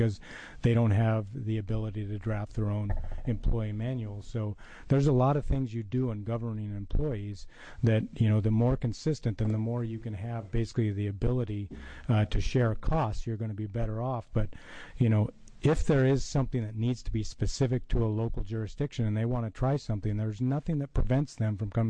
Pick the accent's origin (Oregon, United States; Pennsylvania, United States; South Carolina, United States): Oregon, United States; The Dalles; You know, I think most of you know I grew up in the Dalles, and when I was younger, you didn't go to Hood River that much, which was 19 miles away.